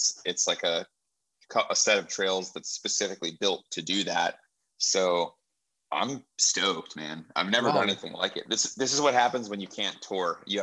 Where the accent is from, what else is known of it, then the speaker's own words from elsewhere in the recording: Cleveland, Ohio, United States; also born or lived in New York / Connecticut; now in Philadelphia, United States; And then I was born in New York, and then we moved to Connecticut, where my sister and my brother were born. And then in 1994, we moved to Cleveland, Ohio, which I consider my hometown. And I lived there from age 4 till 27.